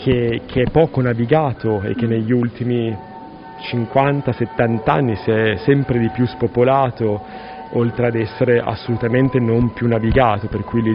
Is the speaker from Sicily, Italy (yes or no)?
no; Parma, Emilia-Romagna, Italy; E io sono di Parma, originario, per cui anche per me il Po è un territorio conosciuto